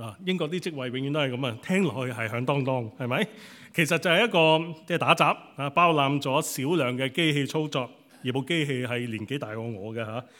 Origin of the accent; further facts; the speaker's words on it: Hong Kong; now in United Kingdom; 尤其是对我们香港人来讲，能够稍微逃离一下这个 pub food 啊